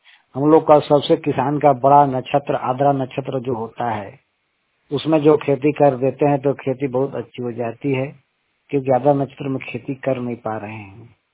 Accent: Tubra, Jharkhand, India; मैं झारखंड के पलामू डिस्ट्रिक्ट तुबरा गांव से हूं।

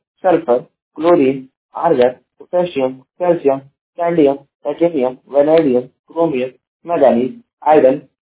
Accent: Jaunpur, Uttar Pradesh, India; मैं उत्तर प्रदेश के जौनपुर जिले का निवासी हूँ

